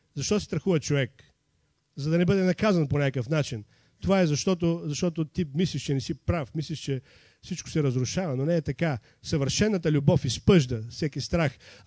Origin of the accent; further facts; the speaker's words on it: Tvarditsa, Sliven Province, Bulgaria; Аз съм от Твърдица